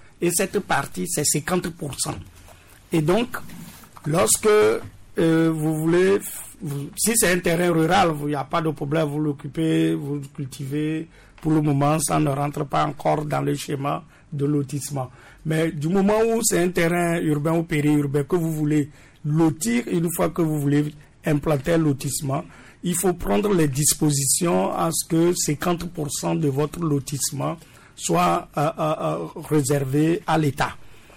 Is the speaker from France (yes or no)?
no; Togo; Moi-même, je suis togolais et le Togo n'est pas le seul où la terre appartient au privé.